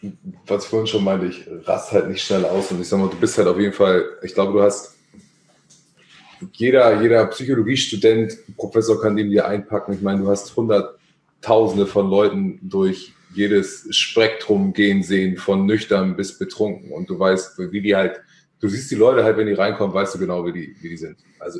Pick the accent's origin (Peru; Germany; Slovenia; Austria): Germany; Hamburg; born or raised there